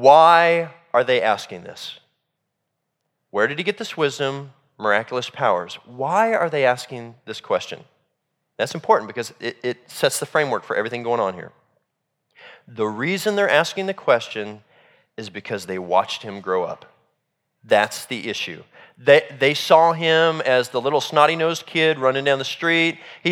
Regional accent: Salisbury, North Carolina, United States; I met somebody from my hometown, Salisbury, North Carolina, where I grew up as a teenager

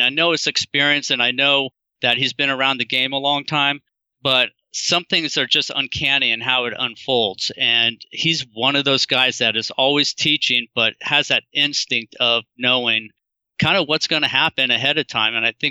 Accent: Sacramento, California, United States; I grew up in Sacramento, California.

